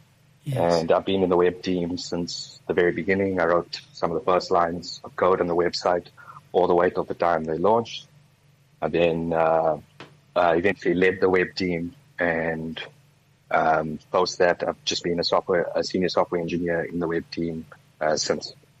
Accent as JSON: {"language": "English", "town": "Uitenhage", "region": "Eastern Cape", "country": "South Africa", "said": "I'm from Uitenhage, which is this very small town in the Eastern Cape, right next to Port Elizabeth. We're famous for the VW factory."}